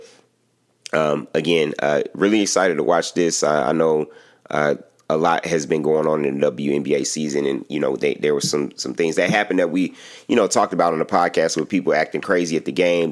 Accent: Atlanta, Georgia, United States; also born or lived in Chicago, United States; my hometown team, the Chicago Sky, we got some work to do. But, you know, the home team where I live, you know, obviously where I grew up in Atlanta, the Dream are in it.

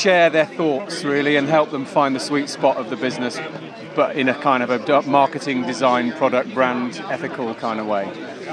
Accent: Poole, South West England, United Kingdom; I'm from Poole in Dorset.

